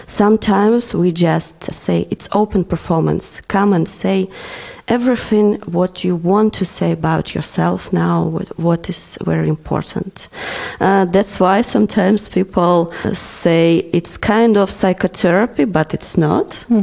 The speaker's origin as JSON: {"language": "English", "country": "Ukraine", "moved": "as an adult", "lives_now": "Berlin, Germany", "said": "And here in Berlin, in Germany, I'm from Ukraine, I relocated here in 2022"}